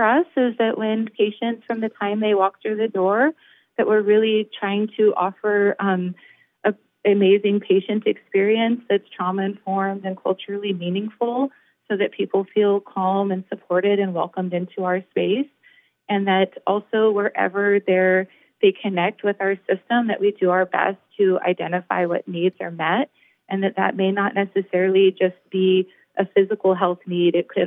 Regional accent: North Bend, Oregon, United States; I grew up in North Bend, Oregon. I'm a native Oregonian. I grew up in North Bend.

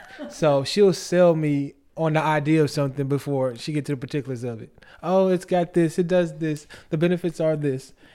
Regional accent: Detroit, Michigan, United States; See, I'm originally from Detroit, so I know what it's about.

